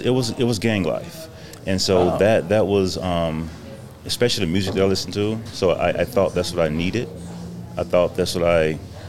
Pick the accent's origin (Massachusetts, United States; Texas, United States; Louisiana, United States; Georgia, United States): Louisiana, United States; moved away as an adult; now in Fallbrook, United States; Okay, born and raised in Louisiana. So I moved out here in '87.